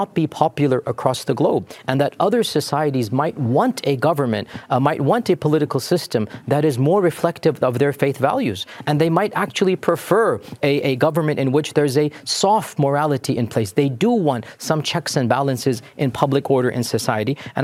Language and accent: English; United States; And I say clearly for the record, as an American, based on the history of America